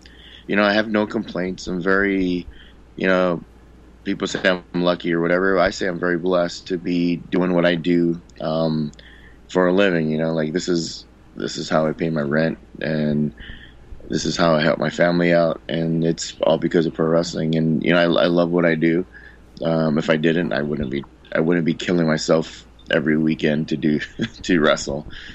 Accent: Hawaii, United States; moved away; also born or lived in Guam; And then my chances kind of dwindled down when I moved to Guam, because I was born and raised in Hawaii.

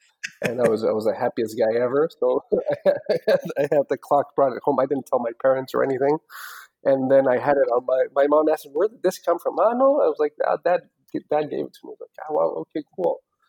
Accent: Bolivia; moved away as an adult; now in Boston, United States; so I was born and raised in Bolivia, and then afterwards ended up coming to the U.S. for college, and then basically life happened, and ended up staying and locating here in Boston, Massachusetts, where I've been residing for a while now. I'd say over, 13 years, 14 years now.

